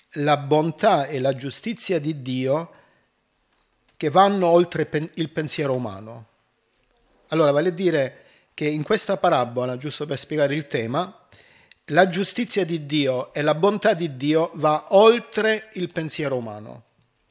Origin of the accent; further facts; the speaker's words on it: Nardò, Apulia, Italy; e tuttora anche al mio paese, a Nardò, provincia di Lecce, esiste ancora questo